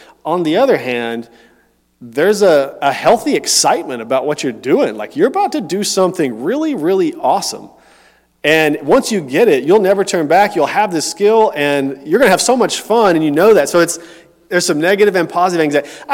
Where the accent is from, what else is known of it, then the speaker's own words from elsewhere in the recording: Tennessee, United States; now in Houston, United States; so we didn't have all that when I was growing up in Tennessee. There were no skate parks. Houston is blessed with a lot of skate parks.